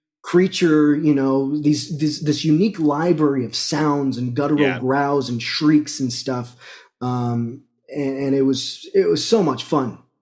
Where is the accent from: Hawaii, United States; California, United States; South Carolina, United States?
South Carolina, United States; Spartanburg; But so I was raised in Spartanburg.